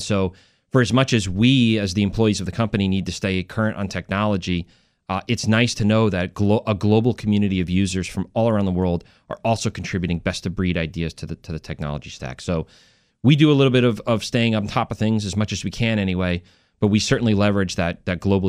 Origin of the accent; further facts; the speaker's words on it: North Carolina, United States; I'm from North Carolina. We just had Hurricane Matthew come through a couple months ago